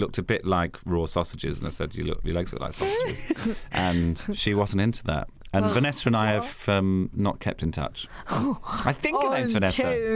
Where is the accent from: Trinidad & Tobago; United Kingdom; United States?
United Kingdom; Birmingham, West Midlands; And then when I said I was from Birmingham and my name, he's like, that's the kid that gave me...